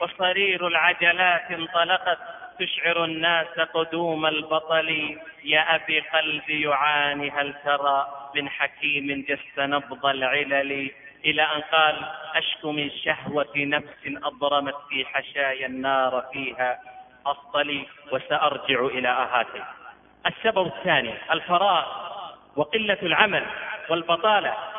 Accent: Saudi Arabia; إذا علمنا أن البطالة عندنا في السعودية وصلت إلى 15 إلى 18%

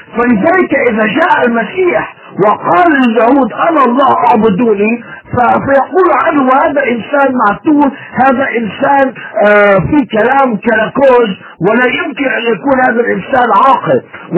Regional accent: Lebanon; accent: Lebanese; لما بتكلم انا باللغة اللبنانية بتستنتج انت، انا مش ضروري انا قلت يا اخ وسام انا ذكر من لبنان. انت تستنتج هذا الكلام من كلامي، من لهجتي، ومن تعبيري على النت.

